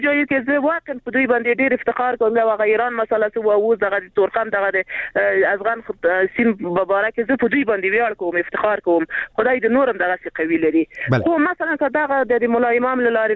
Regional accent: Paktia, Afghanistan; موږ بس ورسې د پکتیا نه

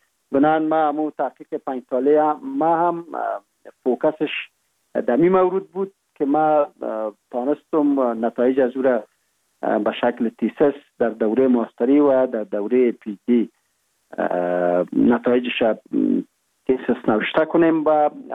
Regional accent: Kohistan, Kapisa, Afghanistan; born there; ما متولد سال 1347 ولسوالی سی اول کوهستان ولایت کاپیسا میباشیم و در یک فامیل روشن فکر دیده به جهان گشودیم.

